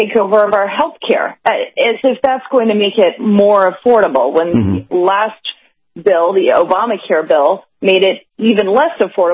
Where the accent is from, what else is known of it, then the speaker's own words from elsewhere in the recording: Atlanta, Georgia, United States; I thought, growing up in Atlanta and where Martin Luther King Jr. was from, I thought that's exactly the opposite thing of what he was asking us to do as a society.